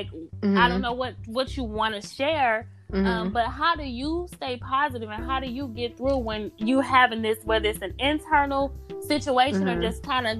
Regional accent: St. Louis, Missouri, United States; now in Houston, United States; So, you know, I'm from St. Louis. I'm used to big snow. I'm used to cold, right. All of that. I'm used to ice.

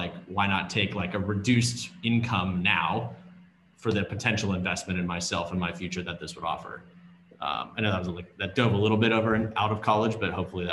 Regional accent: Sacramento, California, United States; I grew up here in Sacramento, California. I'm a huge Sacramento Kings fan.

